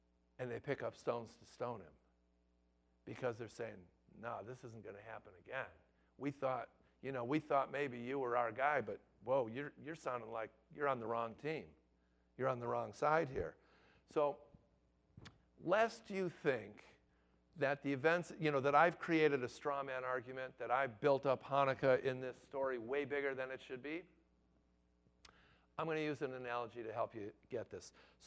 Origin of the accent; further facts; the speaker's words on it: Chicago, Illinois, United States; now in Maryland, United States; I am originally from Chicago.